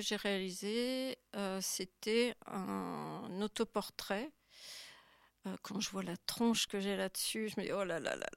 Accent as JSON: {"language": "French", "town": "Lyon", "region": "Auvergne-Rhône-Alpes", "country": "France", "said": "Je viens de Lyon, qui est la ville qui est des Frères Lumière"}